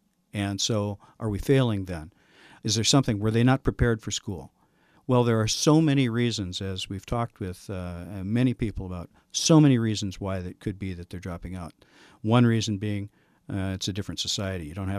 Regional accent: Grand Forks, North Dakota, United States; Because as a kid growing up in Grand Forks, we were lower middle class family.

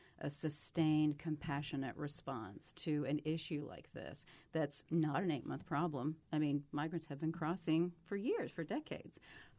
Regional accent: Alpine, Texas, United States; born there; My entire family is from the Marfa Alpine area, so I visited that area my whole childhood. In fact, I was born in Alpine

